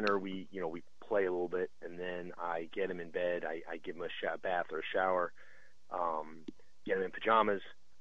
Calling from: Sarasota, Florida, United States; I'm calling from Sarasota, Florida.

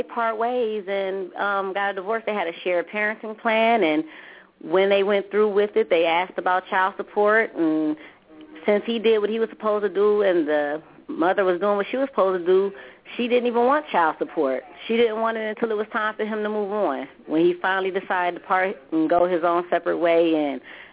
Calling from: Akron, Ohio, United States; Now, we're calling from Akron, Ohio.

